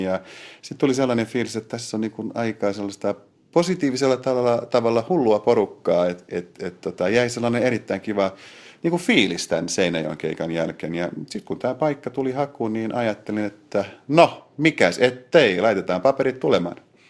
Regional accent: Kauniainen, Uusimaa, Finland; No mä oon ihan kotoisin Kauniaisista

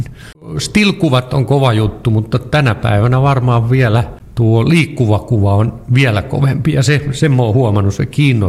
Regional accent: Vaasa, Ostrobothnia, Finland; now in Björköby, Finland; olen ihan paljasjalkainen vaasalainen, että Hietalahden poikia. Ja nykyään asun kyllä Järpyyssä, että vähän on B-kirjainta siellä paikan nimessä.

